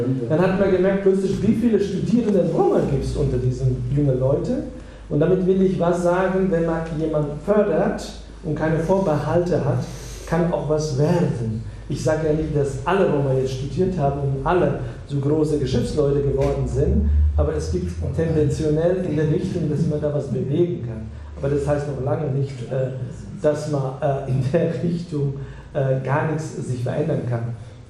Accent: Kosovo; German is a second language; moved away; Also ich komme aus dem ehemaligen Jugoslawien, aus dem Kosovo-Gebiet. Da, wo ich geboren bin, da ist mein Vater, der Großvater und der Urgroßvater.

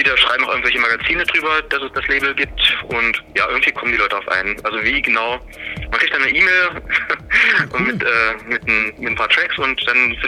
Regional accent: Leipzig, Saxony, Germany; Es ist halt so fast die Hälfte zwischen Leipzig, wo ich herkomme

